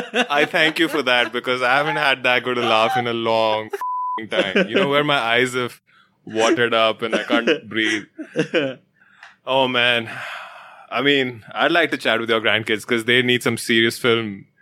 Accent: Bihar, India; If you're my friend and we're from Bihar, I would be calling you Vidurva, a Vidurva.

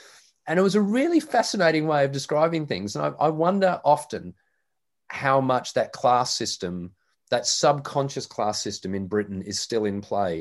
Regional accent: Sydney, New South Wales, Australia; I grew up in Sydney, and in Sydney and in New South Wales, it's more rugby league.

